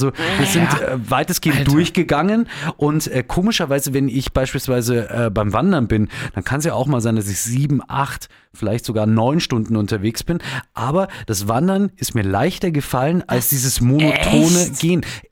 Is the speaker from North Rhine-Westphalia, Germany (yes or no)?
no; Bavaria, Germany; wie man das bei uns in Bayern sagt.